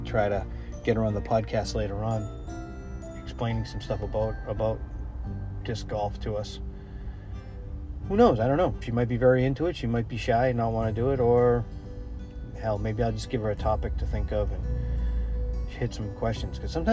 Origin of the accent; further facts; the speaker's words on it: Worcester, Massachusetts, United States; accent: Worcester; but no, I'm not from Boston. You know, I'm not. I'm from Worcester. And there's a different accent, though it may be subtle. I think we sound a little more like people from Rhode Island.